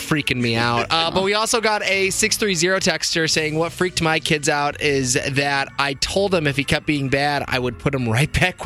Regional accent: Elgin, Illinois, United States; It's funny you say that because our basement in my hometown of Elgin was unfinished.

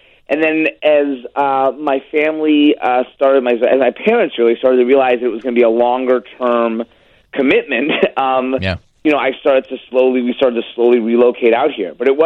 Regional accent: Glencoe, Illinois, United States; I lived on Park Avenue in Glencoe and grew up in the same house my dad grew up in.

